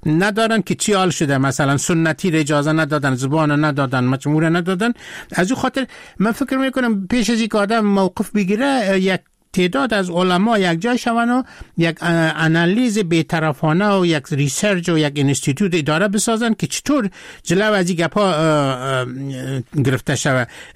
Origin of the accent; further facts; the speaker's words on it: Afghanistan; من از افغانستان هستم